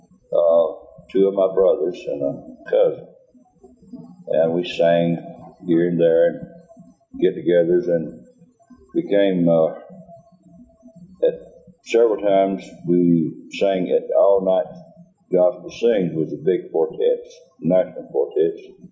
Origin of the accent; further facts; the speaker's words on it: Norman Park, Georgia, United States; I was born here in Norman Park, Georgia, in the farming community on the farm. And I was raised here most of my life.